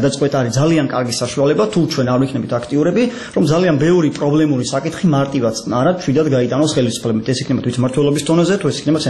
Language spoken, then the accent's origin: Georgian; Batumi, Adjara, Georgia; რეალურად მე ბათუმში დავიბადე, გავიზარდე